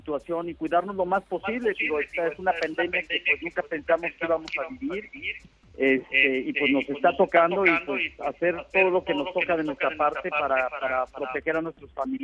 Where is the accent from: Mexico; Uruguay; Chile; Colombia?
Mexico; un Bochito en México, y poder manejar, tener mi independencia